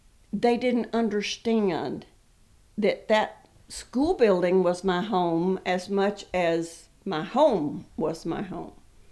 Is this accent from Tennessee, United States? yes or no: no; Texas, United States; I grew up in West Texas in a little rural area.